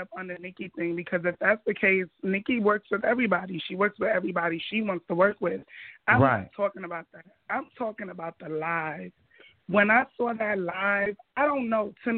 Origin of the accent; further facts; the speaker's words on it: Brooklyn, New York, United States; I'm from Brooklyn